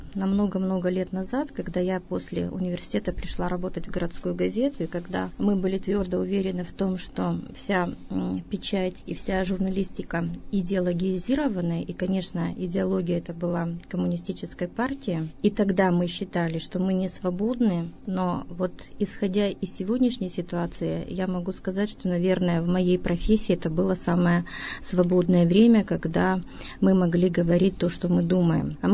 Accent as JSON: {"language": "Russian", "country": "Kazakhstan", "tie": "born or raised there", "said": "Я родилась в Казахстане, выросла в сельской местности."}